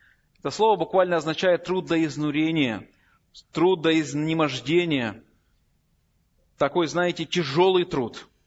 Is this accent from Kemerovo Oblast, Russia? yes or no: yes; Kemerovo, Kemerovo Oblast, Russia; Через 15 лет он переезжает в город Кемерово, откуда я приехал, откуда я родом.